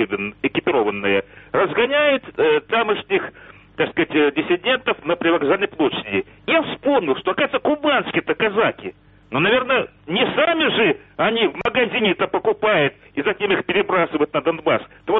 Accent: Vladivostok, Primorsky Krai, Russia; now in Kyiv, Ukraine; поскольку я родом с Владивостока

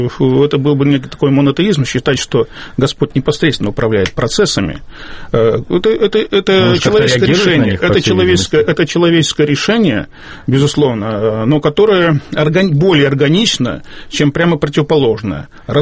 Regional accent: Belarus; Я, скажем, белорус

